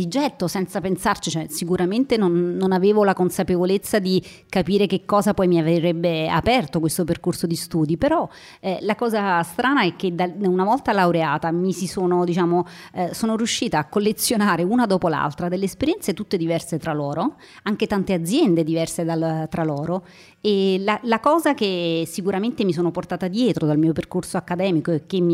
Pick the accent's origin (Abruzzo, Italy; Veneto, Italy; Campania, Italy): Campania, Italy; Naples; Più di 20 anni fa oramai, a Napoli, perché sì, sono napoletana.